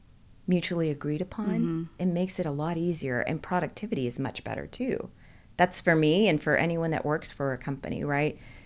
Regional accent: Dallas, Texas, United States; Well, I was born in Dallas, so this is my hometown.

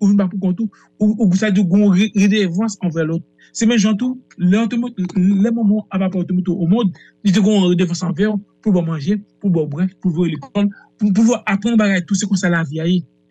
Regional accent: Haiti; en tant qu'Haïtien.

